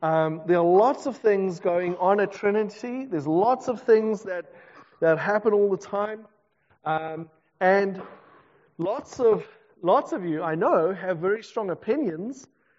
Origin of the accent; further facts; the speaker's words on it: South Africa; I'm from South Africa, so everyone in South Africa has a strong opinion.